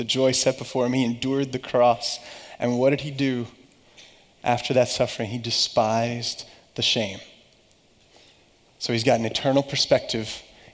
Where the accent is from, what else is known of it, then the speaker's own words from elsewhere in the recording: Louisiana, United States; I grew up in Louisiana, and when Hurricane Katrina hit, we came back, and after we evacuated, and everything was very different.